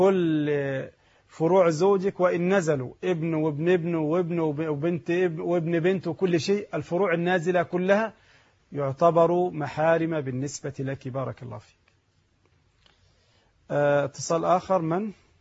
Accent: Egypt; البنوك عندنا في مصر ثلاثة اقسام

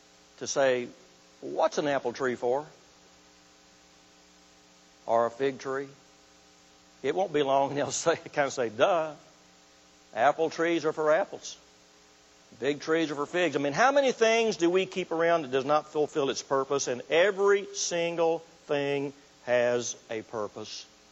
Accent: United States; And I'm going to say we because I'm an American, you are too, right?

